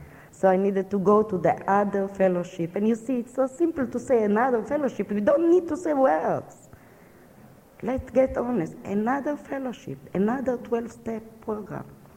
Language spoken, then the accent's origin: English; Israel; English is a second language; moved away; I'm junkie. I'm from Israel. I came, no English, no money.